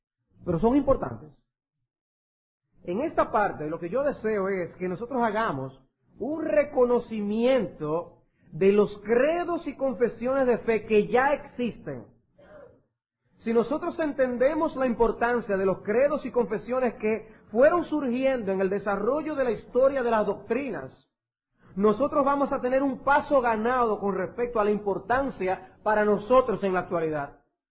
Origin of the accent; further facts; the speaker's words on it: Dominican Republic; la realidad es que como dominicanos arrastramos un sinnúmero de cualidades y de idiosincrasias